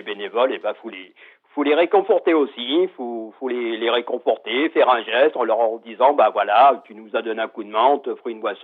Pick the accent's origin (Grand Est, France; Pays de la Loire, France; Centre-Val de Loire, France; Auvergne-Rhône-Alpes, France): Auvergne-Rhône-Alpes, France; Pont-de-Beauvoisin; Bah, moi, je suis de Pont-de-Beauvoisin.